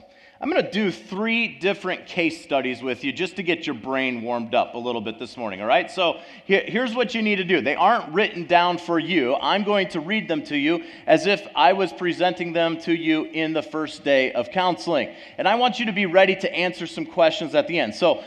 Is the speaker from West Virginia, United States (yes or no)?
no; Somonauk, Illinois, United States; But I'm from Sominok, Illinois. It is a humongous town. The city limit signs are on the same post. It's a really nice place to grow up, and so it's good.